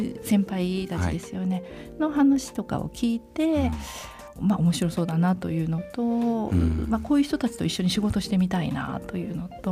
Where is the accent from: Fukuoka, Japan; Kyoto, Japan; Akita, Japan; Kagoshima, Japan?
Fukuoka, Japan; Kitakyushu; moved away as an adult; 出身は福岡県の北九州市です